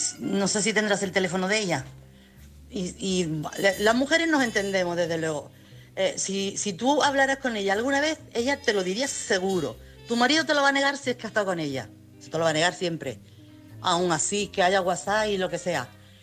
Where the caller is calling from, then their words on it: Chiclana, Andalusia, Spain; corresponsal de Chiclana.